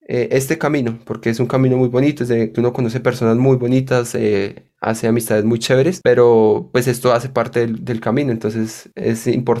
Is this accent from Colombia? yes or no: yes; Ráquira, Boyacá, Colombia; born there; como nací en Ráquira, pues uno escuchaba en los locales, nosotros teníamos un local y poníamos carranga, y en la zona comercial de Ráquira uno escuchaba mucho carranga